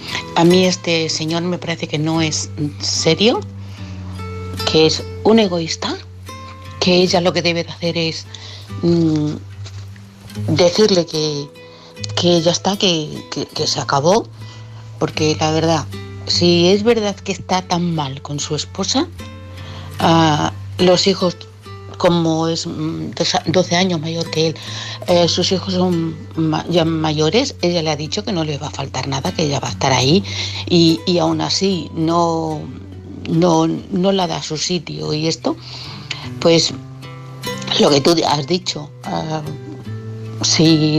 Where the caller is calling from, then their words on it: Barcelona, Catalonia, Spain; de Barcelona.